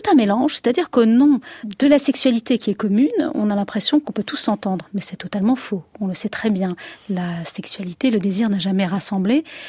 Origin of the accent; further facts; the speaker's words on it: Algeria; moi je nais en 67. Ma mère accouche pour moi en France, mais en juillet et en septembre, j'arrive en Algérie. Donc moi je suis entièrement algérienne, mais bizarrement je suis algérienne par ma mère française.